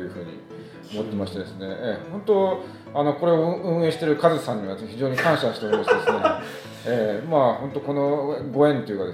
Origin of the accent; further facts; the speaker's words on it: Tokyo, Japan; now in Amagasaki, Japan; 私はちょっと東京の方の出身でですね、ずっと東京で過ごしてたんですけども、去年の4月から単身赴任で、尼崎の方に住んでおりましてですね